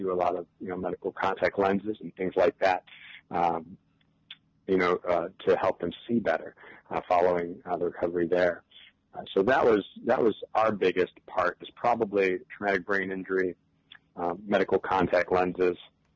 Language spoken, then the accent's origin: English; Uniontown, Ohio, United States; I grew up in Akron, Ohio. It's, in a smaller town, actually just south of it, kind of between Akron and Canton, called Uniontown.